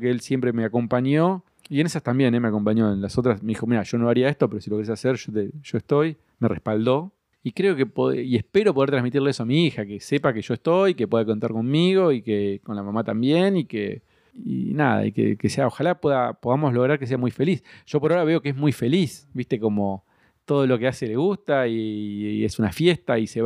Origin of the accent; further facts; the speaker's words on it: Cipolletti, Río Negro, Argentina; Nos criamos en Chipoleti, en Río Negro.